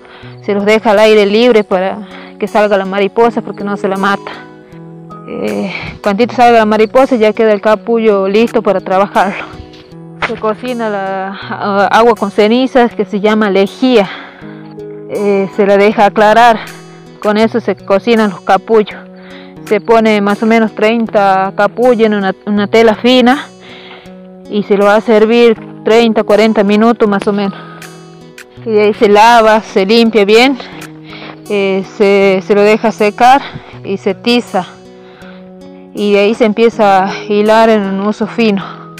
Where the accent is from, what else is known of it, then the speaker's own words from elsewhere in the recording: Ancasti, Catamarca, Argentina; tengo 37 años, vivo en Santa Gertrude, departamento Ancasti, Catamarca. Soy artesana en la seda silvestre Coyoyo. Me enseñaron dos mujeres de acá, de mi pueblo, Josefa Quiroga y Paula Romero de Quiroga.